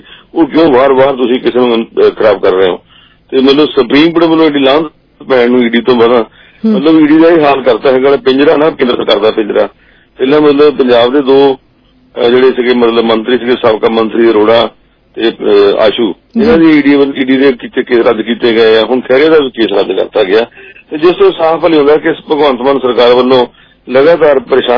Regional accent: Punjab, India; ਅਸੀਂ ਪੰਜਾਬੀ ਹਾਂ

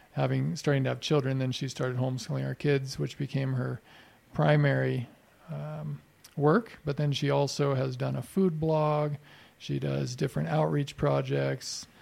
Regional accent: Montana, United States; born there; also born or lived in Georgia; So I was born in the state of Montana, so right near here, just across the ocean.

